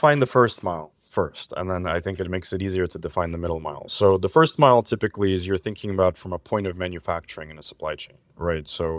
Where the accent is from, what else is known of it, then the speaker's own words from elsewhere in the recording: Los Angeles, California, United States; I'm calling in from LA right now. You asked earlier what I was calling in from. I'm born and raised here in Los Angeles. From birth all the way to going to college